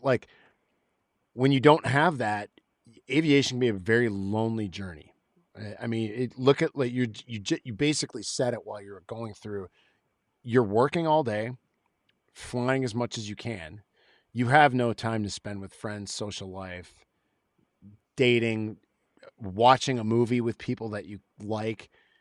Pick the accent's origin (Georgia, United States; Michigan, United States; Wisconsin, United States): Wisconsin, United States; Milwaukee; the reality is I got to fly in Milwaukee, Wisconsin, my hometown, in the KC-135.